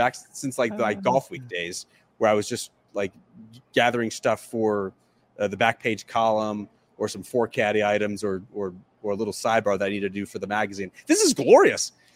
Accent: Canandaigua, New York, United States; I'm from Canandaigua, New York.

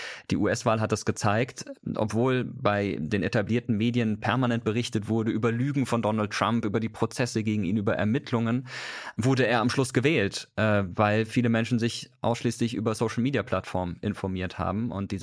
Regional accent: Karlsruhe, Baden-Württemberg, Germany; Da, wo ich herkomme, in Karlsruhe sagt man, nicht gemeckert ist genug gelobt.

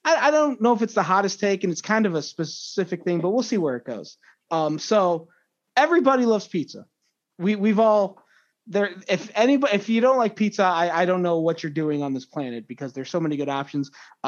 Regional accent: Midwest, United States; But I'm from the Midwest, so it's a pop.

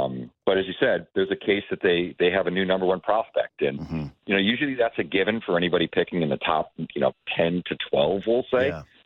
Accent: Boston, Massachusetts, United States; You know, I grew up in Boston in the 80s and 90s, you know.

